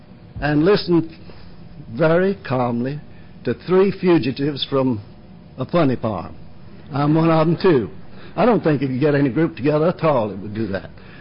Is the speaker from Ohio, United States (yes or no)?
no; Monks Corner, South Carolina, United States; I am from Monk's Corner, South Carolina.